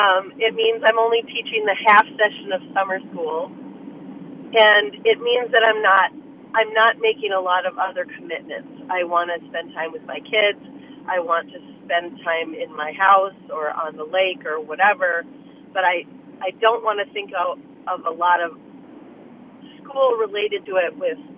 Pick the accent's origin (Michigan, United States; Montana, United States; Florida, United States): Michigan, United States; Grand Rapids; that the first time I'm going to see them since the pandemic is going to be right here in Tim's, in my hometown.